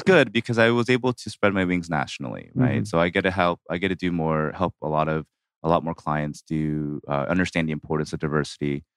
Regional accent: Atlanta, Georgia, United States; I've been an Atlanta native for pretty much all my life. I grew up in Gwinnett.

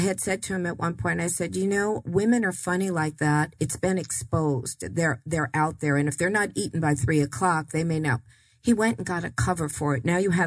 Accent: Queens, New York, United States; I'm from Long Island too, but I'm Queens, actually.

